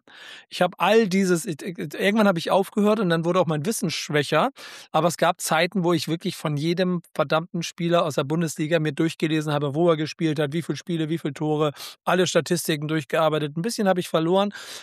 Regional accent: West Germany, Germany

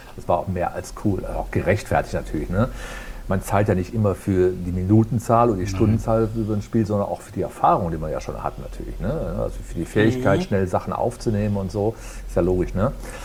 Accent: Aachen, North Rhine-Westphalia, Germany; ich komme aus dem Rheinland, aus Aachen und habe da schon, ich sag mal, professionell Musik gemacht

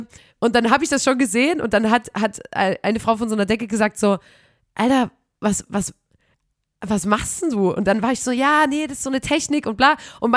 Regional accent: East Germany, Germany; Und ich weiß, ich komme ja aus dem Osten

